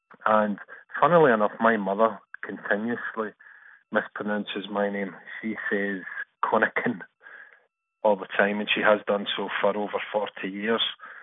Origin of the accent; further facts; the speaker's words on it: Scotland, United Kingdom; now in Ireland; Even though I'm Scottish, the name originates from Ireland